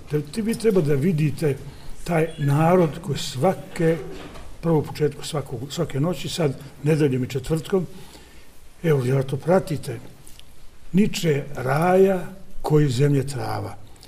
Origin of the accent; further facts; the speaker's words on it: Kotor, Montenegro; Ja dolazim iz Kotora, koji je danas u Crnoj Gori. Boka Kotorska nikad nije bila Crna Gora, ali ugurana je u Crnu Goru, tako da se može reći da sam došao iz Crne Gore.